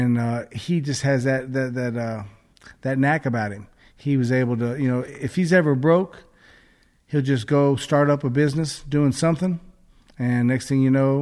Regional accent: Cincinnati, Ohio, United States; born there; also born or lived in Tampa / Brazil / Amsterdam; Well, I grew up all over the place. I was born in Cincinnati. I lived in Tampa, Florida for a while, but I lived in Brazil for a little bit. I lived in Amsterdam.

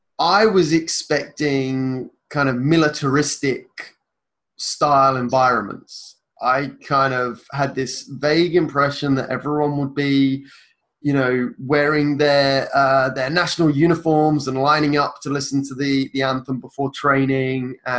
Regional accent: United Kingdom; particularly being British, we don't tend to show much emotion

